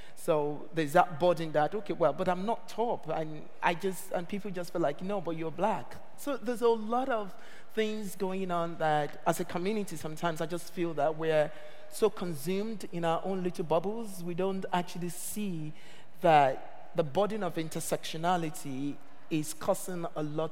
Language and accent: English; Nigeria; moved away; And I didn't grow up in this country. And going back to what Ben was saying, I grew up in Nigeria